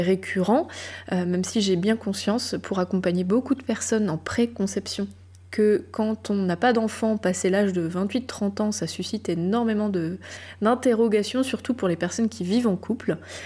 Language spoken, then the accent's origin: French; France; je suis française, j'enregistre cet épisode depuis la France.